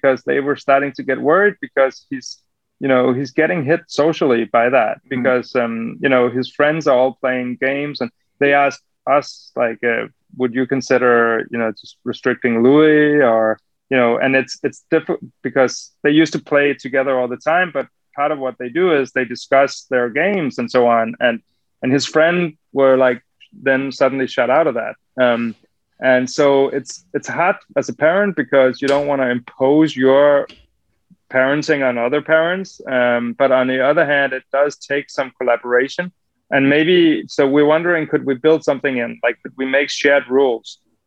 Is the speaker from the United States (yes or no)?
no; Denmark; English is a second language; like growing up in Denmark, you know, as a kid, you could buy alcohol anywhere.